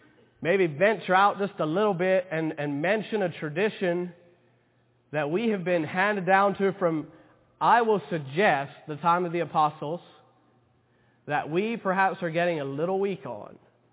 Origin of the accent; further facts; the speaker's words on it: Kentucky, United States; I like going back to where I was brought up over there in West Kentucky sometimes.